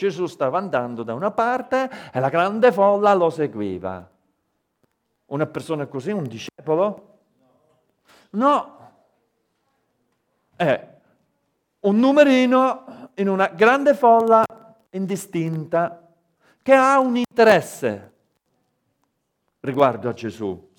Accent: Calabria, Italy; Noi siamo calabresi in questo modo, senza pensarci, nati qua, cresciuti qua e alla fine eccoci qua.

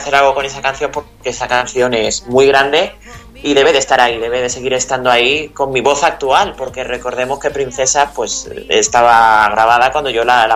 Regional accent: Alicante, Valencian Community, Spain; Hombre, claro que sí, en mi tierra.

